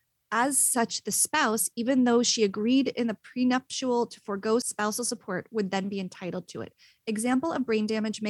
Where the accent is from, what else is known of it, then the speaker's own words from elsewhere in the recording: Princeton, New Jersey, United States; much closer to my neck of the woods in Bucks County, Pennsylvania, which is just over the river from my hometown of Princeton, New Jersey.